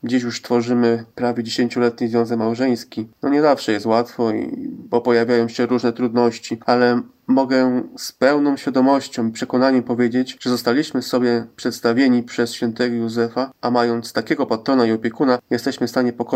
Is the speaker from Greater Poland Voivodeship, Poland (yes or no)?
yes; Ostrów Wielkopolski, Greater Poland Voivodeship, Poland; A ja co prawda pochodzę z Ostrowa